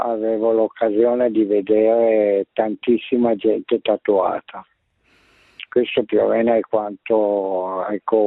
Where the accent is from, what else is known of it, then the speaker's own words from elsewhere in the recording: Viareggio, Tuscany, Italy; avendo passato tutta la giovinezza e l'infanzia a Viareggio, dove c'è un piccolo porto